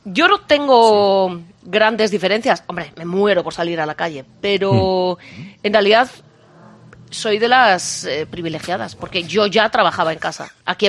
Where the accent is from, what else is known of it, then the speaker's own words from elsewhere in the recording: Spain; now in United Kingdom; yo soy expatriada. Yo soy española, pago impuestos en España